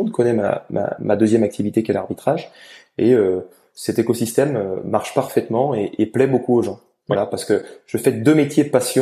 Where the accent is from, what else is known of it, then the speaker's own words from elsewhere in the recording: Auvergne-Rhône-Alpes, France; Je suis né en Haute-Savoie, je suis un Haut-Savoyard pur souche.